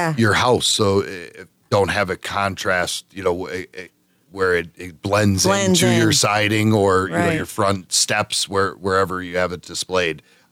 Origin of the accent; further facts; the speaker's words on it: Dunmore, Pennsylvania, United States; growing up in Dunmore, that's how it's always been.